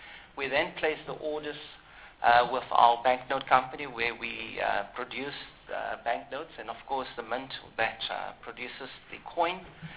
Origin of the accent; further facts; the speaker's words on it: South Africa; as any South African